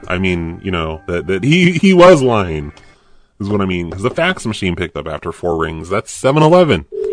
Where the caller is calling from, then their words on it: Texas, United States; No, how could I come over there? I'm not anywhere near you. I'm calling from Texas. I'm not in Utah.